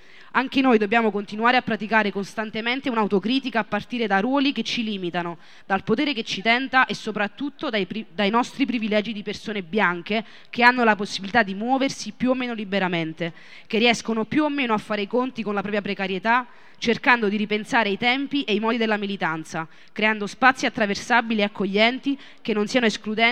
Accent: Naples, Campania, Italy; vengo da Napoli

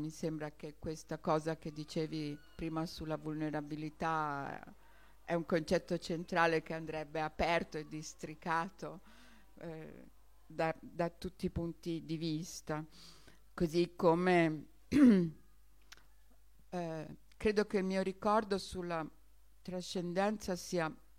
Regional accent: Cuba; Italian is a second language; now in Italy; che ha cambiato tanti significati nell'arco del tempo nel mio paese, che è Cuba in questo caso

